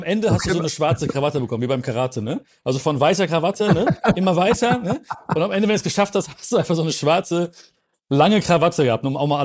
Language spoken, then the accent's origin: German; Hagen, North Rhine-Westphalia, Germany; Ich komme aus Hagen, Sauerland so ein bisschen, Sauerland-Ruhrpott.